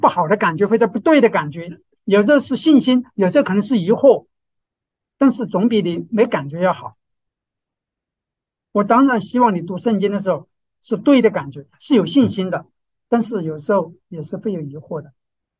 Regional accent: China; 或者我们中国人属于的叫龙王爷，对，他就管水的。

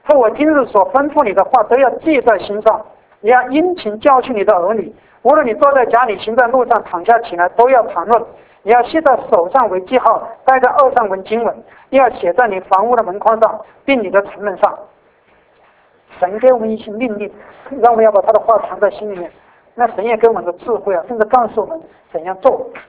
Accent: Sichuan, China; 她不说小的，我们四川话叫做贼呀，贼话是贼就偷不走。

